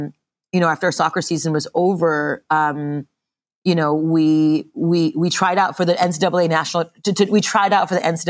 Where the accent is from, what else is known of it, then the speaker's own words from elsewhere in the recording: Montreal, Quebec, Canada; I grew up in Montreal, Canada, and my mother's Japanese, my father's from India.